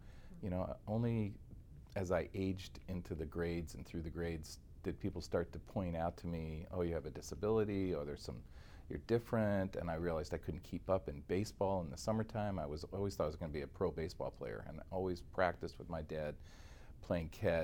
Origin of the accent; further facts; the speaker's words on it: Bismarck, North Dakota, United States; also born or lived in Iowa / Minneapolis; I was born in 1949 in Iowa, and we moved shortly thereafter to the Twin Cities, Minneapolis, St. Paul, and then again, 2-3 years later, up to Bismarck, North Dakota.